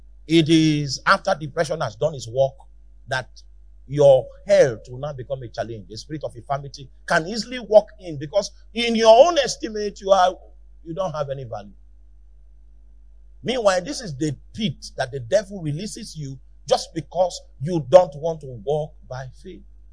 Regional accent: Northern Nigeria, Nigeria; And I'm from Northern Nigeria.

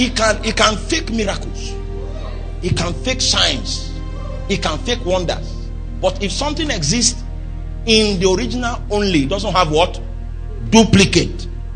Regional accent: Lagos, Nigeria; Oh, you see, me, I'm from Lagos.

